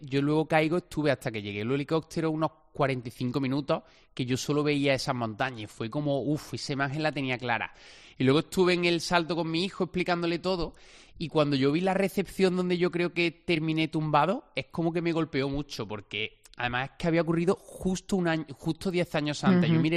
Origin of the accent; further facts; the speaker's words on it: Córdoba, Andalusia, Spain; yo soy de Córdoba capital, que Córdoba no es una ciudad muy grande.